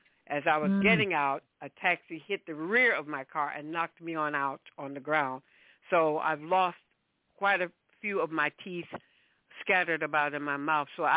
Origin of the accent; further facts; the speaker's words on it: Mullins, South Carolina, United States; born there; I was born in Mullins.